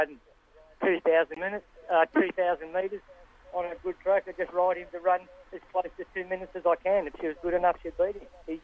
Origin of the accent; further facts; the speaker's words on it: New Zealand; I'm a Kiwi.